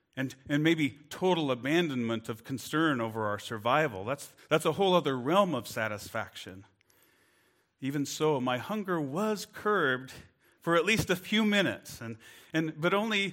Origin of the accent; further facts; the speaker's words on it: Cusick, Washington, United States; when I was growing up in Cusick